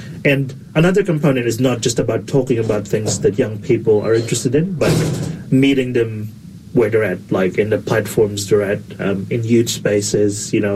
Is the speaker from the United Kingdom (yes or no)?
no; Philippines; now in Dunedin, New Zealand; Yeah, so, like, Filipinos are, you know, diverse.